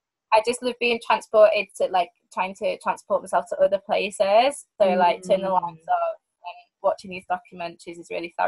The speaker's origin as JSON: {"language": "English", "town": "Manchester", "region": "North West England", "country": "United Kingdom", "said": "I'm from Manchester, for not many people that know, I don't know."}